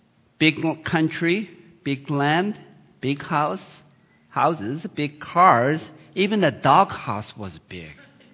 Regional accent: Sweden; moved away as an adult; now in United States; Many of you know that, already know that I immigrated from Sweden, May 16th. 1981.

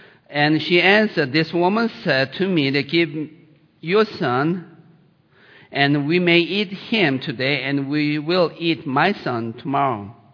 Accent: Sweden; moved away as an adult; now in United States; Many of you know that, already know that I immigrated from Sweden, May 16th. 1981.

